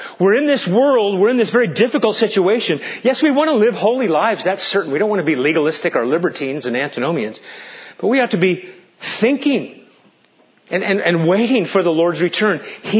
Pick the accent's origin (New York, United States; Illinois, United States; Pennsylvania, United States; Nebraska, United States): Nebraska, United States; I grew up in Nebraska. My dad worked for Northwestern Bell.